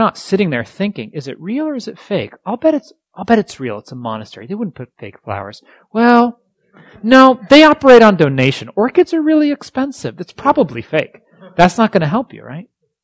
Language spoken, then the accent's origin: English; East Coast, United States; I grew up on the East Coast, and there the forests are many deciduous forests.